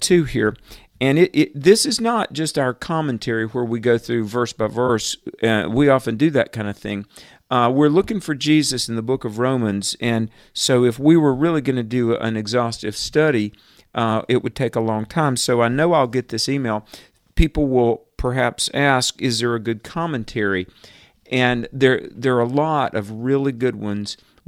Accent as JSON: {"language": "English", "region": "Southern United States", "country": "United States", "tie": "born or raised there", "said": "You know, I grew up in the Bible Belt."}